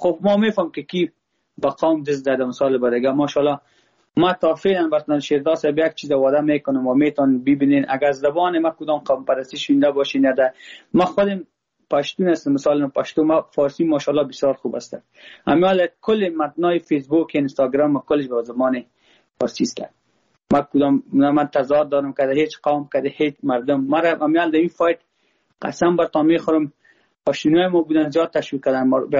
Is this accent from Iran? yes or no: no; Afghanistan; ما افغان هستم. با ما هزاره ازبک پشتون کلش یک چشم هستن.